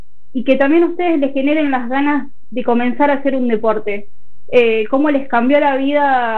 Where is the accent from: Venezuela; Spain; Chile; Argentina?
Argentina; Córdoba; de Córdoba.